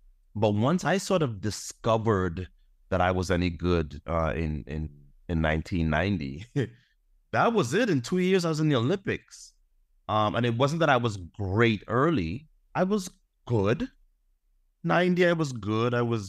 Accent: Trinidad & Tobago; if you would have told people that I grew up with in Trinidad

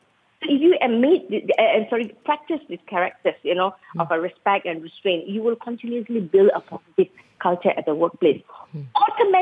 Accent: Malaysia; But generally, as a Malaysian, whenever we go anywhere, the first thing we will think is, should I wear the shoes or should I put the shoe outside?

